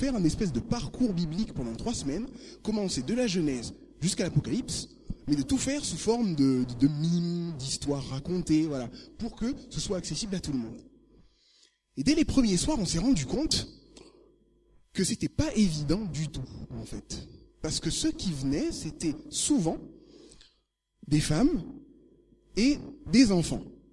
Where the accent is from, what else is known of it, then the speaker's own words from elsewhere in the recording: Tours, Centre-Val de Loire, France; j'ai 30 ans. Je suis marié avec une femme qui s'appelle Juliette, donc je viens de Tours.